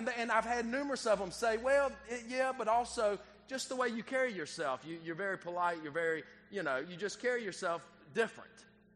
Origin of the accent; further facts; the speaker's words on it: United States; I'm an American, right? I'm of America, an American, right?